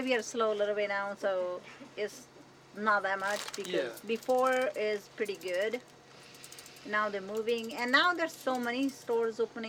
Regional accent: Nepal; English is a second language; And then now we're getting slow because the Nepali people, we're from Nepal, they before they are law here and now they're moving, so less here.

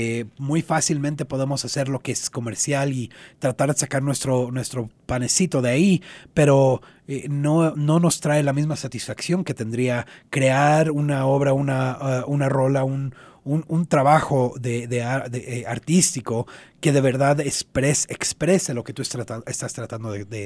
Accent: United States; Yo nací aquí en Estados Unidos, he vivido la mayor parte de mi vida aquí en Estados Unidos

